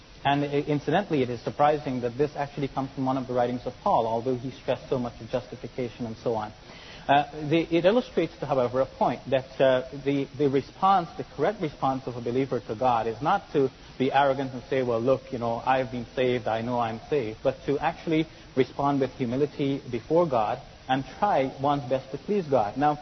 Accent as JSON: {"language": "English", "country": "Canada", "said": "And by the way, I'm from Canada. I didn't move to the United States, not permanently yet, all right?"}